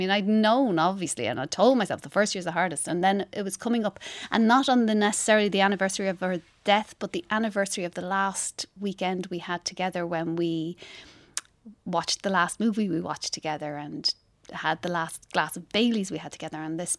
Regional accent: Ireland; I'm Irish

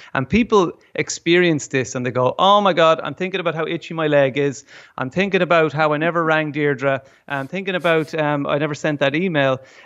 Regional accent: Ireland; as Irish people, we can't wear them, you know, if we... If we dress like these spiritual Californian types

